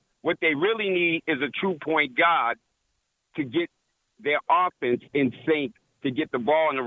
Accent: Boston, Massachusetts, United States; Yeah, straight to the point. … I'm from Boston.

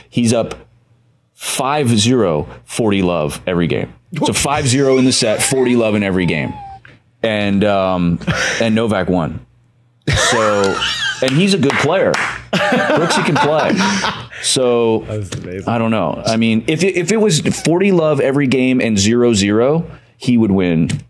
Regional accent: Minnesota, United States; I grew up in Minnesota or was born there.

